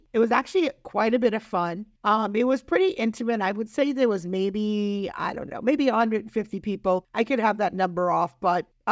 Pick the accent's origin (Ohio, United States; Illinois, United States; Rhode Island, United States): Rhode Island, United States; Like I said, I'm from Rhode Island, and I didn't know anybody at this conference.